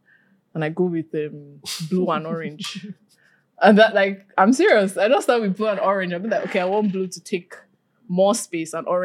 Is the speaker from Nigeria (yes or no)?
yes; Nigeria; I'm Nigerian. It's inside somewhere.